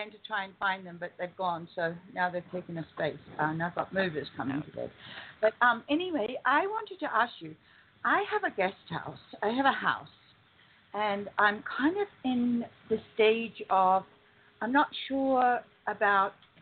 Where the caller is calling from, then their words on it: California, United States; I'm calling from the San Bernardino Mountains.